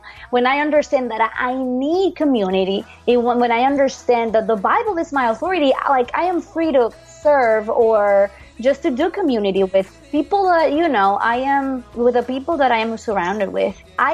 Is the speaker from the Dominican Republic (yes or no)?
yes; Dominican Republic; now in Wake Forest, United States; Well, I am from the Dominican Republic. That's a beautiful island in the Caribbean.